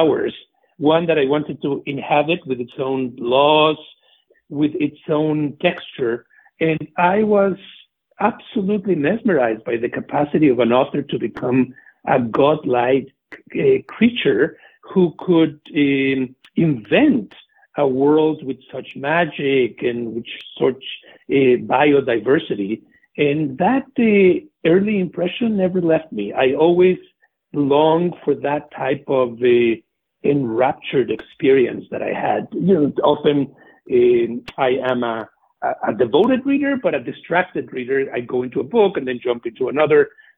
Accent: Mexico City, Mexico; English is a second language; I am a native of the Mexico City. I grew up in the 60s and 70s, part of a small immigrant enclave, Eastern European Jews from Belarus, Ukraine, Poland, Russia

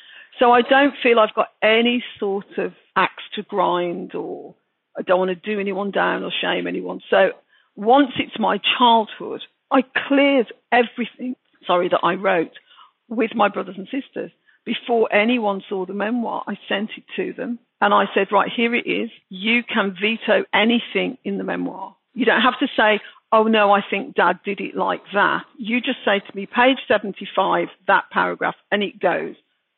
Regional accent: Birmingham, West Midlands, United Kingdom; accent: Brummie; And of course, I just sound English. You know, I just sound like a British person, a Brummie. And I very much felt a Brummie as well.

